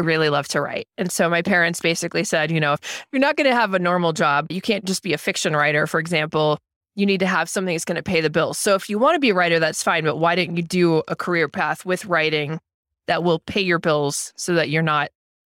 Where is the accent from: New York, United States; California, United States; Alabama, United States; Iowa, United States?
Iowa, United States; I grew up in Iowa. I was going to Iowa State University